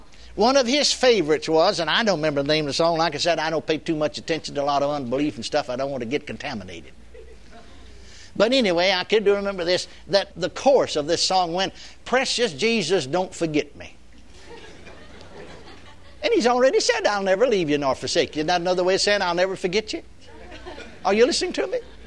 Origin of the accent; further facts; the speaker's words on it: Texas, United States; I remember when I first came over among Pentecostal people. Down in Texas. I was born and raised in Texas.